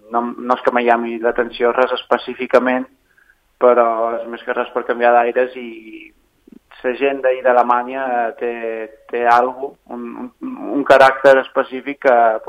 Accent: Formentera, Balearic Islands, Spain

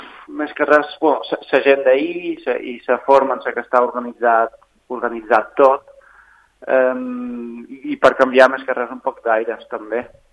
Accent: Formentera, Balearic Islands, Spain

